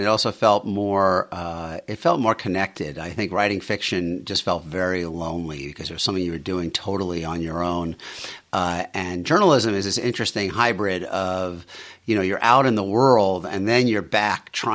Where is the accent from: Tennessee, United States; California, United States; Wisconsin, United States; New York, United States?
New York, United States; New York City; Yeah, I grew up in Bayside, Queens. My dad was an electrician.